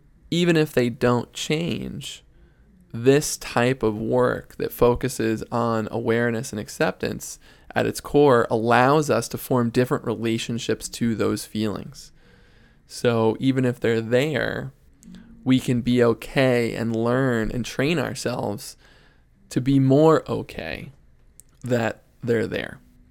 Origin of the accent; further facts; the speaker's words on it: New York City, New York, United States; I grew up in New York City playing high school baseball, and I played college baseball for Swarthmore College.